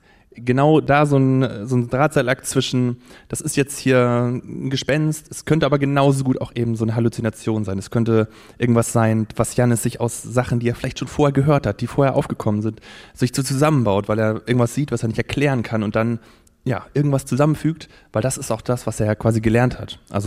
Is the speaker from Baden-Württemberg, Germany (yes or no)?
no; Wietzen, Lower Saxony, Germany; Alles, was so mit Landwirtschaft zu tun hat, das kenne ich so selber vom Dorf hier. Ich komme so aus Wietzen, Nordkreis.